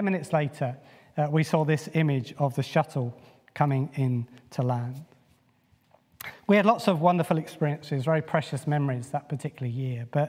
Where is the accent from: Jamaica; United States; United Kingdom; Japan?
United Kingdom; accent: British; well, it's probably my British accent.